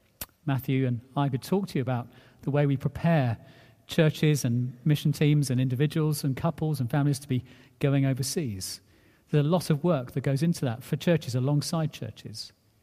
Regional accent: United Kingdom; None of us as white British people like to be found ignorant.

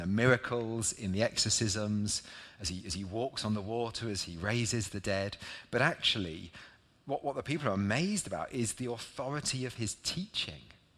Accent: East of England, United Kingdom; I'm from Norfolk, so it's basically like, it's not entirely flat, it's not Lincolnshire.

